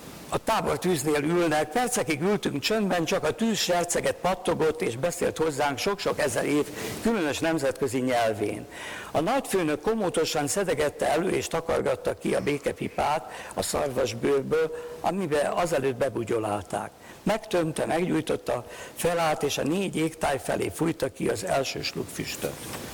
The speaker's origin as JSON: {"language": "Hungarian", "town": "Mohács", "region": "Baranya", "country": "Hungary", "tie": "born or raised there", "said": "nem csak a szülőhazámból, de egyenesen a szülővárosomból, a Mohácsi Katolikus Elemi Igazgató tanítójától"}